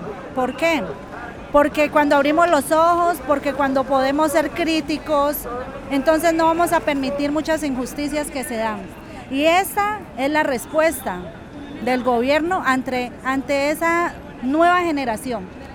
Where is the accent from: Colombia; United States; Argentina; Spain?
Colombia; Cauca; Yo soy del departamento del Cauca, una de las zonas más afectadas donde vivimos el conflicto a diario